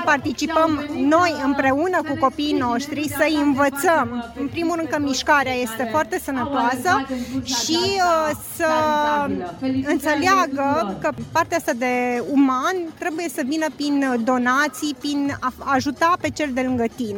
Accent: Oravița, Caraș-Severin, Romania; venim din Oravița.

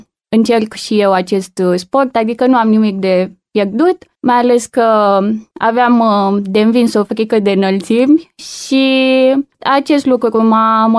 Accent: Caransebeș, Caraș-Severin, Romania; sunt din Caransebeș, am 22 de ani.

